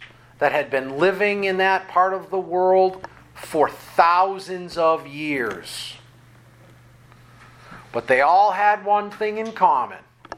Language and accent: English; Northbridge, Massachusetts, United States; moved away; But I grew up in Northbridge, Whitensville. And in my town, I don't know if it's still the case because I moved out 30 years ago.